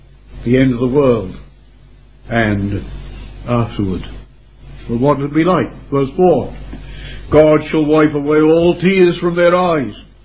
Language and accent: English; England, United Kingdom; Being an Englishman, I wouldn't be sure.